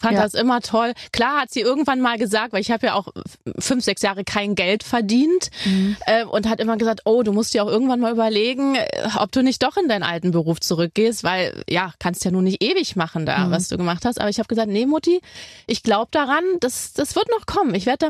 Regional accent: Berlin, Germany; Ja, ich bin im Plattenbau groß geworden, in Hellersdorf-Marzahn.

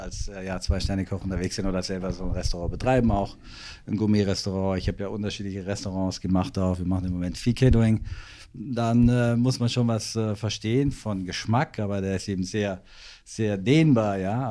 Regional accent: Baden-Württemberg, Germany; Ich komme aus dem Badischen, bin da unten im Markgräflerland aufgewachsen

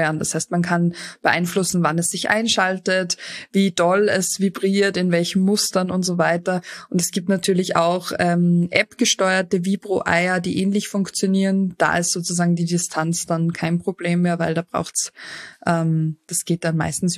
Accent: Austria; Also bei uns in Österreich würde man zuzeln dazu sagen.

